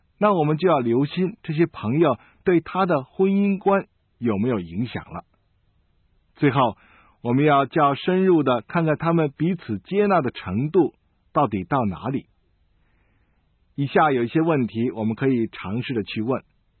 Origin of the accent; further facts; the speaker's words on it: China; 我们中国人有一句话说啊